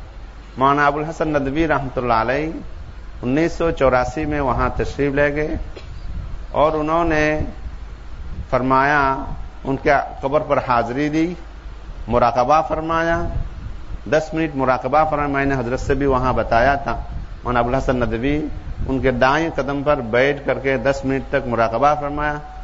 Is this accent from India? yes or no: no; Cox's Bazar, Chittagong Division, Bangladesh; مہسکالی کے عام رہنے والے ہیں, بہت دور جو خلیج بنگال کے سرے میں ہیں, بنگلہ دیش کے بالکل جنوب سائڈ میں, وہاں ہمارا وطن ہے.